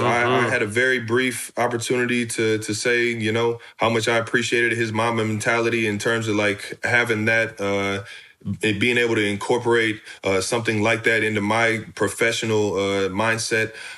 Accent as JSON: {"language": "English", "town": "Cleveland", "region": "Ohio", "country": "United States", "tie": "born or raised there", "said": "I grew up in Cleveland, man, so I heard the legend of Mark Price, man."}